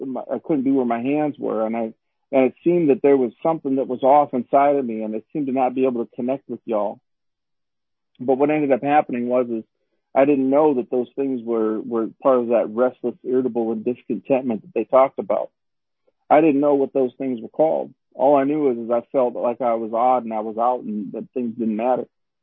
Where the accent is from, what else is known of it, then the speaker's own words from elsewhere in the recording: Minot, North Dakota, United States; I grew up in Minot, North Dakota, and it's kind of a funny thing. Yes, I'm from North Dakota, but you're not going to hear me say yeah, sure, or you betcha